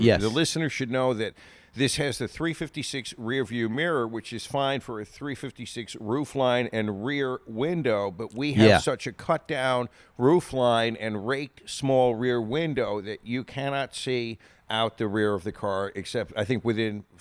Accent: New York, United States; We had two places in my hometown on Long Island

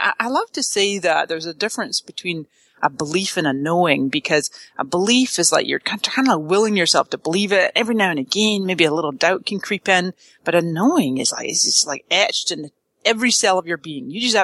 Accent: British Columbia, Canada; also born or lived in Toronto; So I was born in Canada. Just outside Toronto, but my parents are both Scottish. They were both born in Scotland. They met and had their family in Canada. And then when I was two, I moved over to BC with my folks and grew up in a tiny little place

